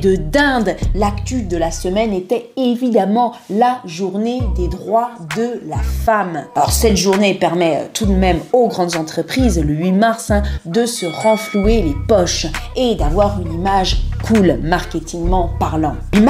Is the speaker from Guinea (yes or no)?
no; France; now in Portugal; en tant que Française au Portugal